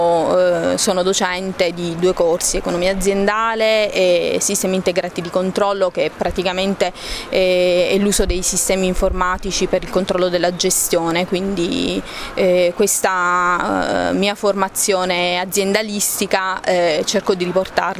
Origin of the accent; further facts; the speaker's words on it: Pescara, Abruzzo, Italy; vengo da Pescara